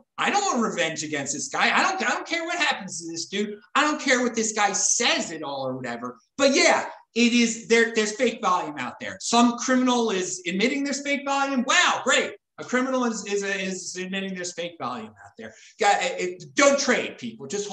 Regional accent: Baltimore, Maryland, United States; I'm from Baltimore.

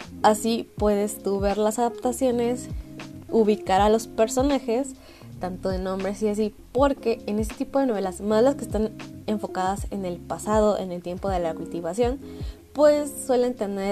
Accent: Mexico; En México sí está disponible, yo soy de México así que me metí

